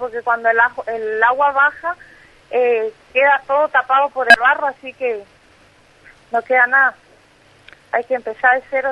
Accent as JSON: {"language": "Spanish", "town": "Posadas", "region": "Misiones", "country": "Argentina", "moved": "yes", "lives_now": "Comodoro Rivadavia, Argentina", "said": "De Posadas, sí."}